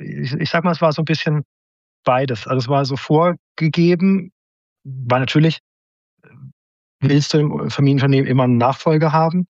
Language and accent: German; Freiburg, Baden-Württemberg, Germany; born there; Ich bin geboren in Freiburg.